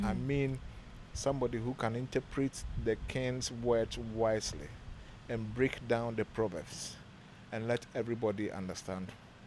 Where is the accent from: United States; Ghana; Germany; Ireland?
Ghana; Kumasi, Ashanti; where my mom is from, that's where I'm from. So even though I was born in Kumasi and I lived in Kumasi all my life, I'm originally a native of Salt Pond.